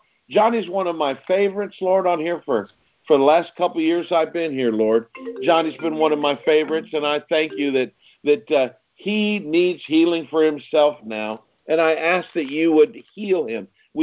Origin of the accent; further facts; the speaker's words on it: United States; I am an American, and I love you, and I thank you, but I'm a Christian first